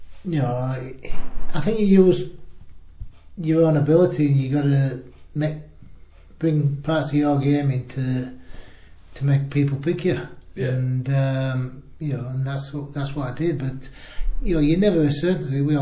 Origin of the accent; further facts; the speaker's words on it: Yorkshire and the Humber, United Kingdom; being Yorkshireman, being, you know, the size of the club, being the city